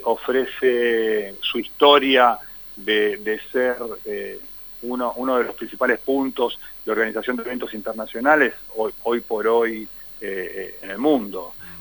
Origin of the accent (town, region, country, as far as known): Argentina